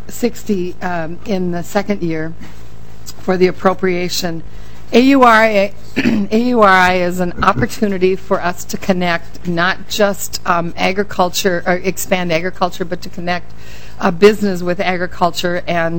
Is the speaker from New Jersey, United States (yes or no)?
no; Crookston, Minnesota, United States; There are 3 sites in Minnesota. One is in my hometown of Crookston, also in Waseca, and then also in Marshall.